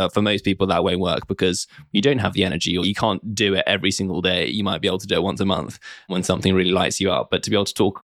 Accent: United Kingdom; as a Brit

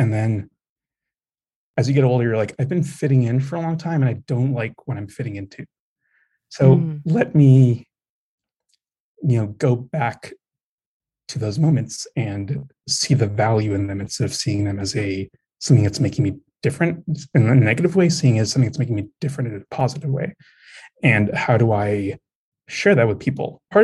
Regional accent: United States; born there; And I think I'm also an American-born Mexican, second generation.

